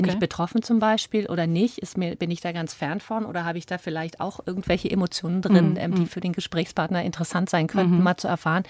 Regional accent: Berlin, Germany; born there; ich bin zufällig in West-Berlin geboren

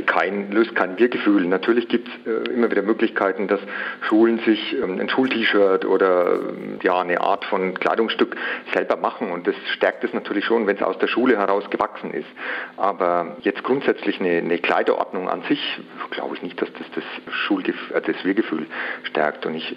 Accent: Bavaria, Germany; ich bin ja aus Bayern

